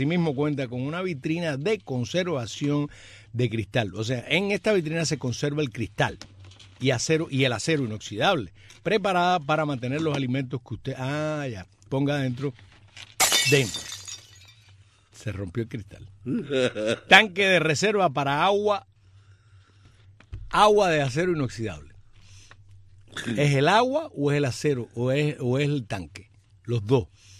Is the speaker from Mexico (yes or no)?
no; Camagüey, Cuba; nosotros, que somos camagüeyanos, que somos los que mejor hablamos.